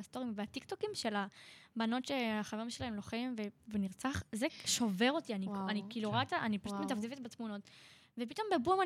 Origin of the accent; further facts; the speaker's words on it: Ariel, Judea and Samaria, Israel; אני באתי מאריאל עם אח שלי